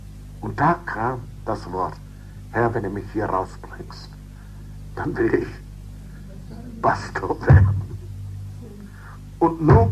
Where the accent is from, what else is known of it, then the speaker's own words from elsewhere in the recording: North Rhine-Westphalia, Germany; Bei uns in Westfalen sagte man